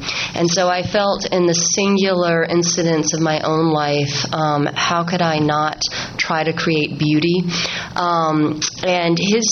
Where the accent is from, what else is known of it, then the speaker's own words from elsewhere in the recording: the South, United States; It's all stories, narratives, very accessible about my family and growing up in the South.